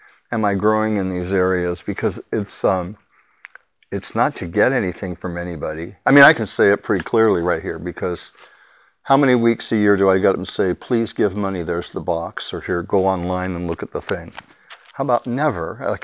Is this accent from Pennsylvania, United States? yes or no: no; Portland, Oregon, United States; You know, I'm from Portland, Oregon.